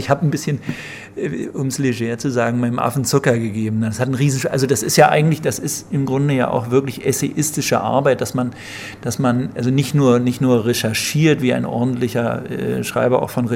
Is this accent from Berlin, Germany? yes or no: yes; Berlin, Germany; Also das ist wirklich dieser Berliner, als Berliner dieser Badewanneneffekt.